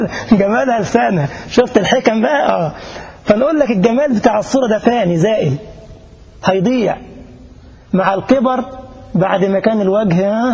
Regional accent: Egypt; هو عندنا في مصر يقول لك من جاور السعيد يسعد.

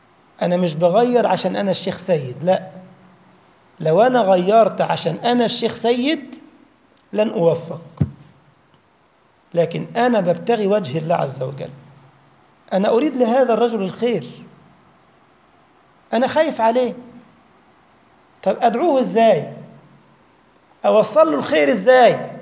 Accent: Egypt; طلعت شوكولاتاية ملبس، بنسميها احنا ملبس عندنا في مصر

